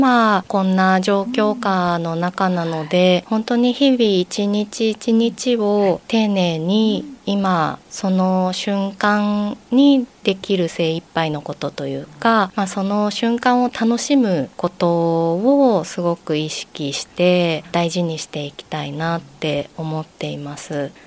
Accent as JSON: {"language": "Japanese", "town": "Fujisawa", "region": "Kanagawa", "country": "Japan", "tie": "born or raised there", "said": "藤沢育ちです。"}